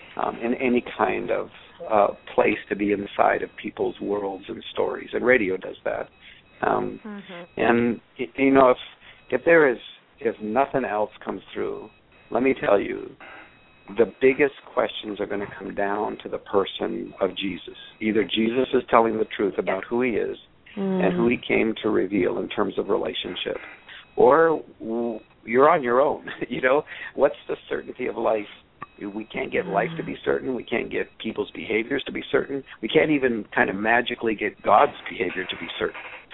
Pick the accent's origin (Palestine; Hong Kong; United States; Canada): Canada; I'm Canadian, so we don't have all the answers